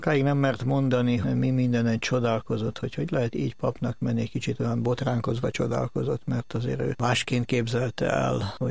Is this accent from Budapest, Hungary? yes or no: yes; Budapest, Hungary; Budapest egyik külső részén a 11. kerületben születtem, nőttem föl